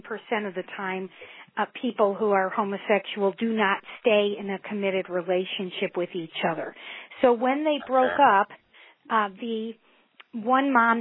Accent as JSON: {"language": "English", "town": "Needham", "region": "Massachusetts", "country": "United States", "tie": "born or raised there", "moved": "as an adult", "lives_now": "Missouri, United States", "said": "I told you I moved to Missouri from Massachusetts, and my husband and I went back to the our old high school in Needham, Massachusetts, near Boston."}